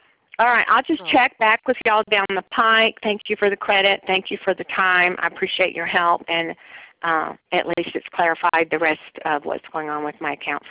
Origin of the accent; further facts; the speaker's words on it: the South, United States; she sounded Southern, and I'm from the South.